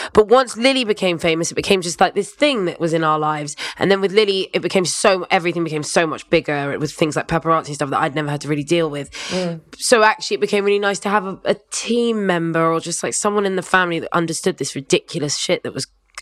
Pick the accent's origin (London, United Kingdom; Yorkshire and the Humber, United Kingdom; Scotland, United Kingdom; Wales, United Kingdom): London, United Kingdom; that's why we're from Ladbroke Grove, because we're from every single part of it